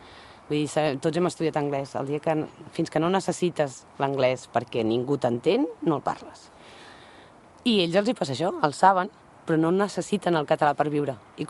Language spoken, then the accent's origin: Catalan; Barcelona, Catalonia, Spain; moved away; per la gent d'aquí jo no sóc d'aquí. I crec que no ho seré mai. Jo sóc de Barcelona, és a dir, que se'm presenta sempre així. Serà per l'accent, serà... Pels de Barcelona ja no sóc d'allà, perquè ja no tinc l'accent d'allà.